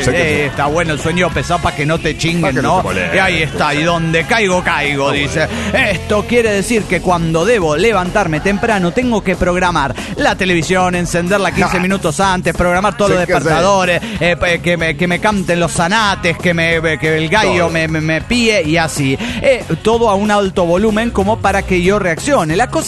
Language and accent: Spanish; Mexico City, Mexico; del DF mexicano.